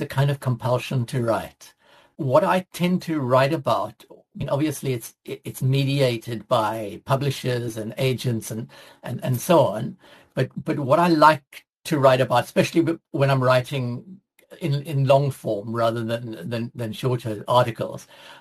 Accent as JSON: {"language": "English", "country": "South Africa", "tie": "born or raised there", "said": "because of growing up in South Africa, I was very exercised about racism."}